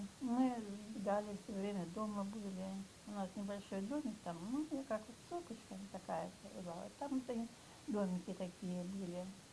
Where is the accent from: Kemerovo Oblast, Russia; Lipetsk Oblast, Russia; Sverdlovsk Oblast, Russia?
Kemerovo Oblast, Russia; Prokopyevsk; born there; Я родилась в Прокопьевске. В 1939 году, 16 июня.